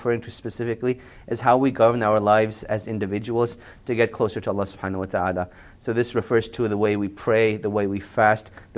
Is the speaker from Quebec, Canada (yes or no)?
yes; Montreal, Quebec, Canada; born there; I was born in Montreal, Canada. And growing up, you know, alhamdulillah, I had a passion for the religion. So eventually, I went overseas and learned Arabic at the Islamic University of Medina and further pursued a bachelor's in Sharia.